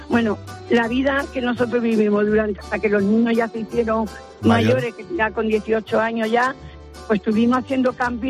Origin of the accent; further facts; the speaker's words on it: Cádiz, Andalusia, Spain; yo soy de Cádiz, pues nos fuimos allí, vivíamos en el norte